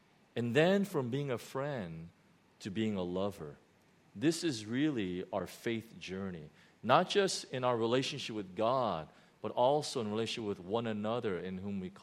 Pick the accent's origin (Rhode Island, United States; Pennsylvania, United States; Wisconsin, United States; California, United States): California, United States; Huntington Beach; My next-door neighbor, growing up in Huntington Beach, my next-door neighbor, it was a friend of mine.